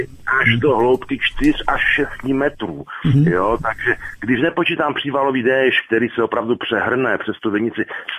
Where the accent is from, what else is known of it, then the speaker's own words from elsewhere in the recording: Zlín Region, Czechia; já jsem z Valašska, my nejsme, aha, na skraji